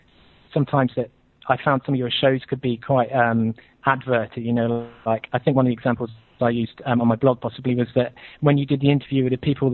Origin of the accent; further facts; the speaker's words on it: United Kingdom; I'm actually a student from the UK, obviously, by my accent.